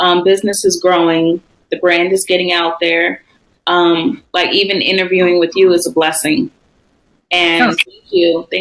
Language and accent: English; San Diego, California, United States; So I'm very excited about that, being that's my hometown. That's where I'm from.